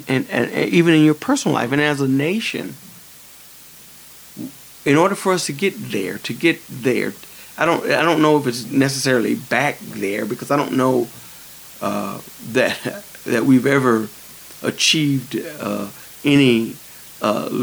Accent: United States; it just makes me so appreciate being an American, and so appreciate the graces that God has blessed me with in this country.

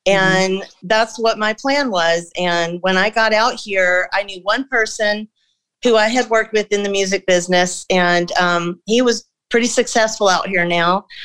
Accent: Georgia, United States; moved away as an adult; now in California, United States; So I came to California when I was about 18, going on 19, when I came out here. I'm from Georgia.

